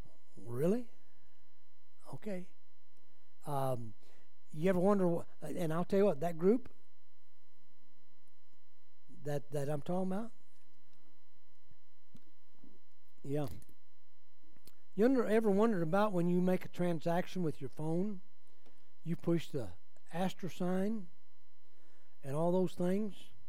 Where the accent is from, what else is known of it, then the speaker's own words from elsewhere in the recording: United States; I spent my life, I'm an American, using U.S., and that's what I'm going to use.